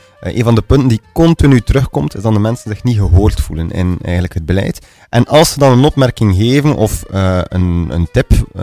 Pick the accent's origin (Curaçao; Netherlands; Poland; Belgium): Belgium; Avelgem, Flanders; Ik ben opgegroeid in Avelgem. Altijd in West-Vlaanderen ook gewoond. En ik wou ook in West-Vlaanderen blijven.